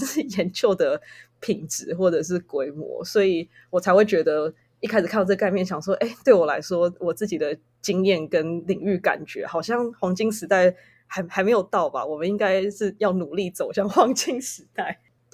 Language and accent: Chinese; Taiwan; now in United States; 尤其知道我来自台湾之后会特别想要知道关于台湾相关的事情。